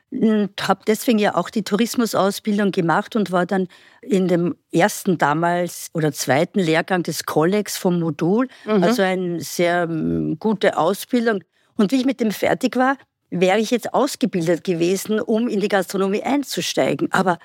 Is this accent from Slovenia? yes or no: no; Hainburg an der Donau, Lower Austria, Austria; So wurde ich geboren, 1959 in Hainburg an der Donau. Dort lebe ich auch heute noch mit kleinen Unterbrechungen und betreibe dort einen Gasthof. Und das ist auch mein Heimatort von Anfang an gewesen